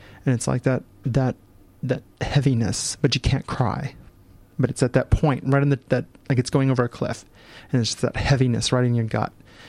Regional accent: St. Louis, Missouri, United States; In small town, like in St. Louis, it's very much white and black. It's still very segregated in my hometown.

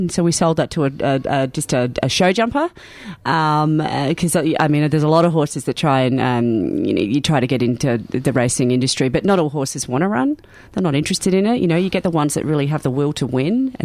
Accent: Adelaide, South Australia, Australia; now in Melbourne, Australia; I'm from Adelaide

